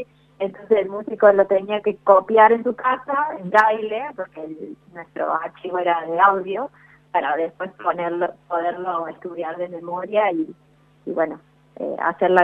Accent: Córdoba, Argentina; now in Buenos Aires, Argentina; Es más, yo soy cordobesa. Trabajo en Buenos Aires, pero estudié y todo en Córdoba.

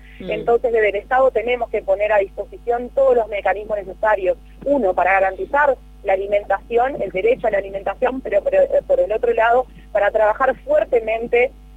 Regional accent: Chaco, Argentina; que tiene que ver con lo que somos, como nos definimos, como chaqueños, como argentinos

